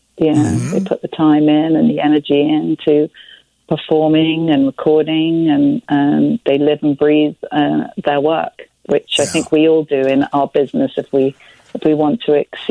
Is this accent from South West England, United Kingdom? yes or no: no; London, United Kingdom; also born or lived in New York; now in Los Angeles, United States; I am. I'm from London originally, moved to New York, and then now I live in California, in LA, in Laurel Canyon.